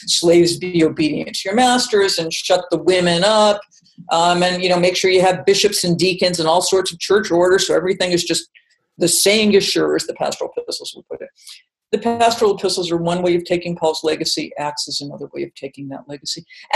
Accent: Massachusetts, United States; I'm from Massachusetts. I learned all about the Pilgrims and how splendid they were

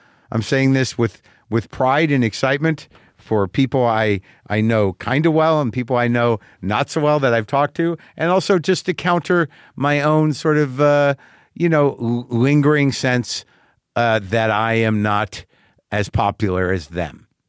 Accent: New Mexico, United States; So, I grew up in New Mexico, so we're sort of like, there's a thing about Southwestern

